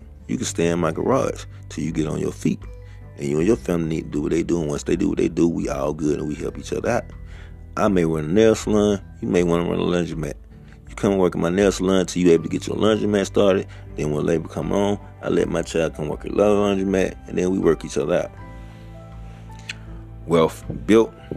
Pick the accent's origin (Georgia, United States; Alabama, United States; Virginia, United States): Georgia, United States; Atlanta; I'm from Atlanta.